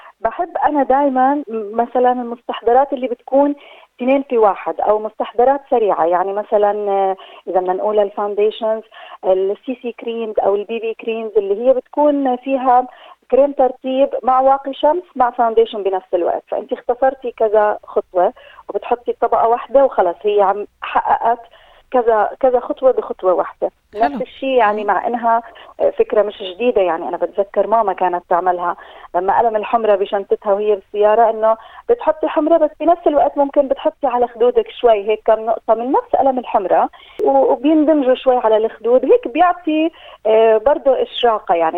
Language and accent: Arabic; Jordan; also born or lived in Dubai; now in Melbourne, Australia; من الأردن، كنت مقيمة بدبي، دي أصل لي سنتين بملبورن